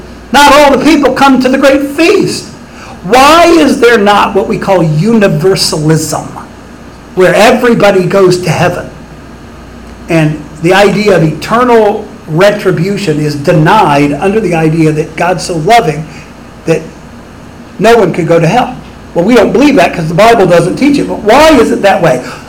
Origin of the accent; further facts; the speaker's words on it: Bath, Ohio, United States; he committed his first murder about 2 miles from where I grew up in Bath, Ohio.